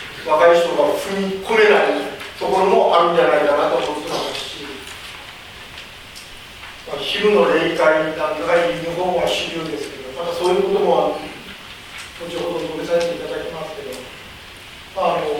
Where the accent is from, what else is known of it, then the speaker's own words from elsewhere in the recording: Kumamoto, Japan; 私は九州の熊本から来ましたけど、